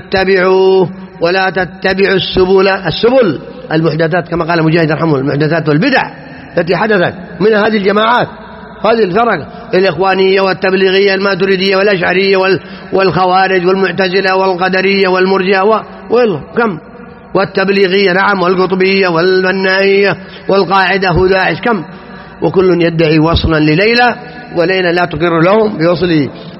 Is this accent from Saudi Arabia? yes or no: yes; Saudi Arabia; أننا نعيش في بلادنا المملكة العربية السعودية